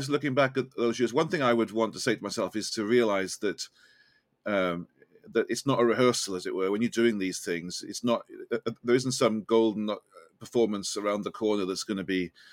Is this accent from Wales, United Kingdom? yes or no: yes; Wales, United Kingdom; I'm Welsh.